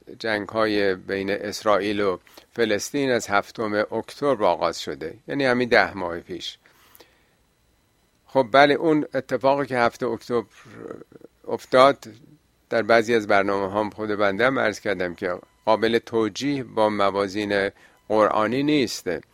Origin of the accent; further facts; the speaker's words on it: Iran; این برحال حداقل به عنوان یه ایرانی باید بر بخوره